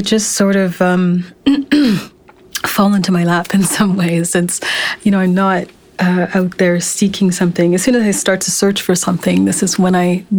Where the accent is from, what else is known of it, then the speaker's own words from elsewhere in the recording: Calgary, Alberta, Canada; I was born and raised in Calgary in the 80s. It wasn't a terribly culturally diverse place.